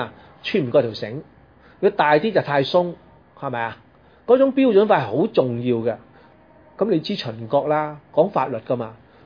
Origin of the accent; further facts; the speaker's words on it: China; 遲我們千幾年、啊、我們中國人呢很早就已經有這個、啊、生產鐵的技術了